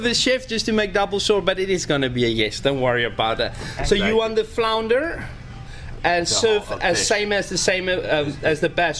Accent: South Africa; So I'm from South Africa.

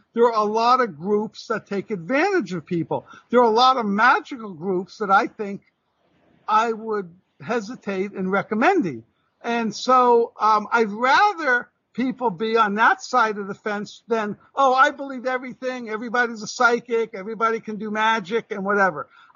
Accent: New York City, New York, United States; I'm from New York, New York City.

